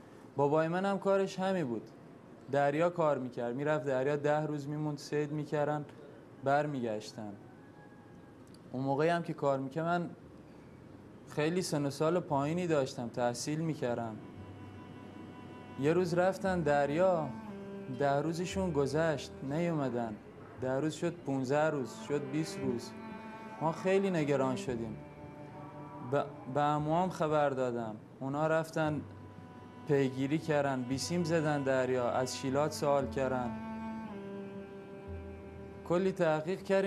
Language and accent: Persian; Abadan, Khuzestan, Iran; 22 سال سن دارم کارم دریانوردیه اهل آبادان هستم هم مثل خیلی های دیگه که اینجا کار میکنن اینجا جنوب طرفای ما کاری جز دریا نداره